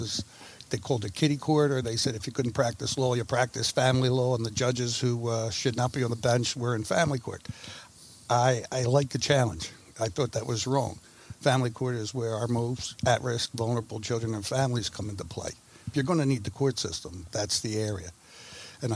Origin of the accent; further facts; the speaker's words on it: Philadelphia, Pennsylvania, United States; I'm born and raised in South Philadelphia. And when I was growing up, there were no lawyers or doctors in my neighborhood.